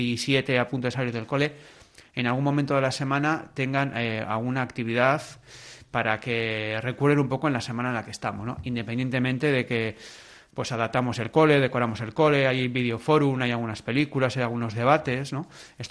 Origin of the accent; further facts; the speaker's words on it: Basque Country, Spain; de todo lo que hemos sufrido como pueblo vasco y demás